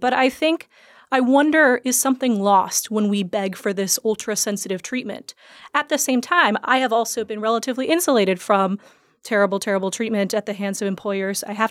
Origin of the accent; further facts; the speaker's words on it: Texas, United States; as a Texan, I enjoy a lot of the Linklater stuff.